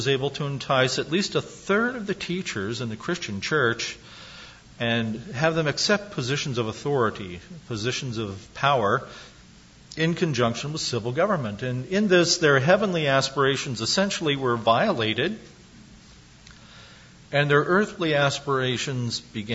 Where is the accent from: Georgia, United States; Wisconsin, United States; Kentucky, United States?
Kentucky, United States; I grew up in Kentucky, so I say Wycliffe.